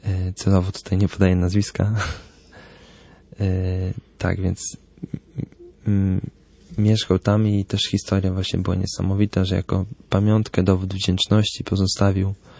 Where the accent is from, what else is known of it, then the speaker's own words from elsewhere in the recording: Lublin, Lublin Voivodeship, Poland; My jesteśmy z Lublina, więc do Gdyni trochę daleko. W sensie ja, bo jak to się okazało, moja małżonka jest z Gdyni.